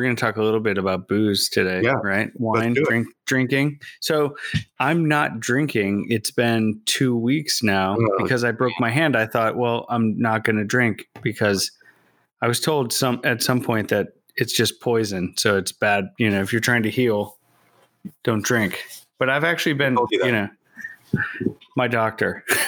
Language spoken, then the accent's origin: English; New York, United States; I think as a New Yorker